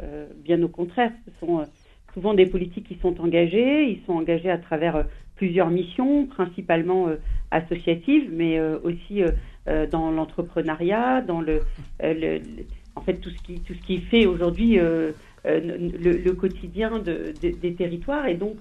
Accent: Trappes, Île-de-France, France; moi, j'en viens, je viens de Trappes, je suis une trappiste

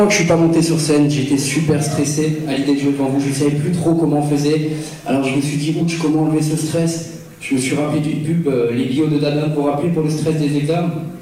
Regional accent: Strasbourg, Grand Est, France; Moi je viens de Strasbourg, alors ce soir j'ai fait 1h30 de route pour 5 minutes de plaisir.

